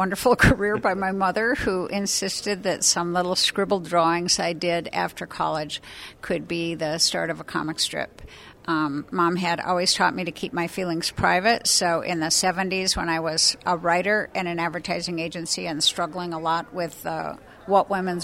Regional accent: Michigan, United States; now in Dayton, United States; I was born in Dayton, and I spent the first developmentally critical 5 years of my life here. My family moved to Michigan when I started kindergarten, and then they moved back to Dayton when I was in college, and here I am.

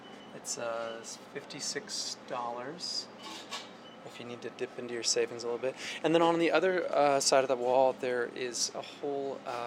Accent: Pendleton, Oregon, United States; I'm from Oregon originally, from Pendleton.

